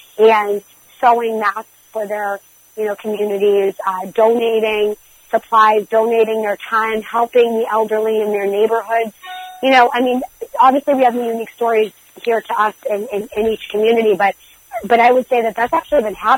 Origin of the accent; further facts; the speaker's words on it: Massachusetts, United States; And I'm just so thankful to have been born and raised in the Merrimack Valley and to be able to serve this amazing community.